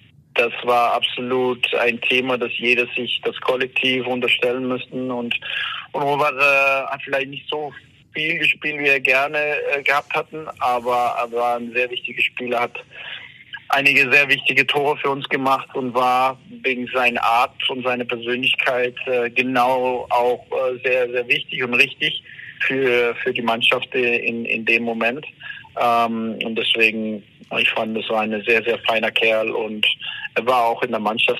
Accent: Denmark; Und ich verfolge natürlich auch jetzt in meiner Heimat die dänische Liga

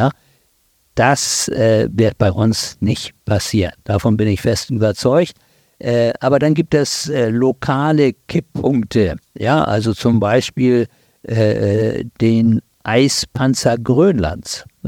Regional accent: Hamburg, Germany; born there; ich bin ja in Hamburg geboren, wahrscheinlich hört man es auch.

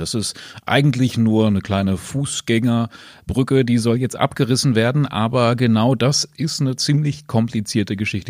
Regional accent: Salzgitter, Lower Saxony, Germany; Also ich komme ja eigentlich aus Salzgitter vor allem, da ist nichts.

